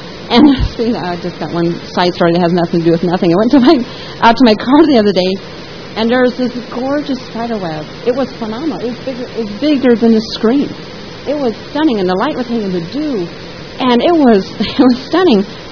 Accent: Denver, Colorado, United States; I'm from Denver, and we ate lots of hoofed animals.

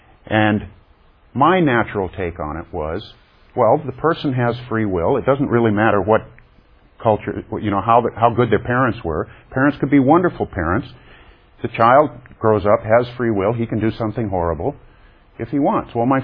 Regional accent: United States; being an American, Western, growing up with more individualistic values

